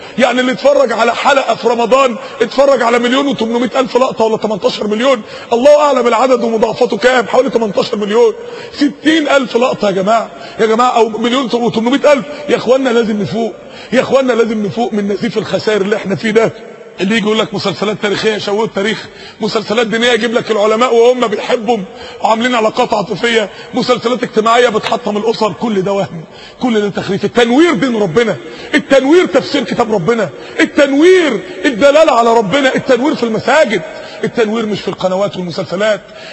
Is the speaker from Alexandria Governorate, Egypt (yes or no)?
no; Mansoura, Dakahlia, Egypt; عندنا في المنصورة سينما من السينمات